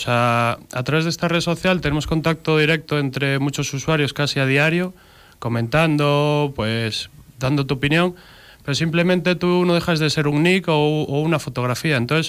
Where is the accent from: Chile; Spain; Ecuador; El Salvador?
Spain; Ponferrada, Castile and León; porque yo soy de aquí, yo soy natural de Ponferrada